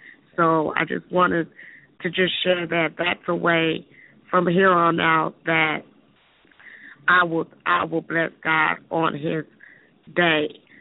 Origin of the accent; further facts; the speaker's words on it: Kansas City, United States; I'm from Kansas City.